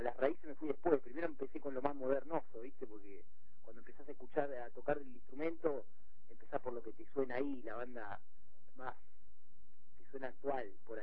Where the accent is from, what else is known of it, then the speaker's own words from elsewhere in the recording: Paso del Rey, Buenos Aires Province, Argentina; El oeste, somos de Paso del Rey nosotros, Moreno por ahí.